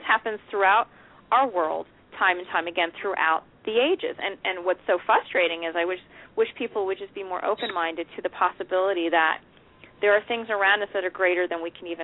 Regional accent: New York, United States; all those memories kept flooding back in as a New Yorker, a native New Yorker.

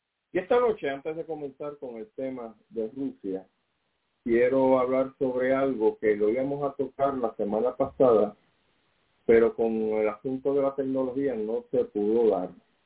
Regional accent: Puerto Rico; Nosotros como buenos puertorriqueños

